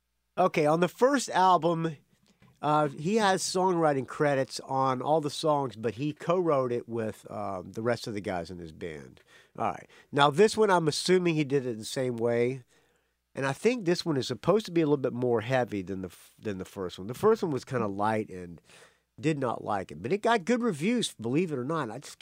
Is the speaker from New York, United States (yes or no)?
no; Jacksonville, Florida, United States; they're playing tonight in my hometown, Jacksonville, Florida, at a club called Jack Rabbit's.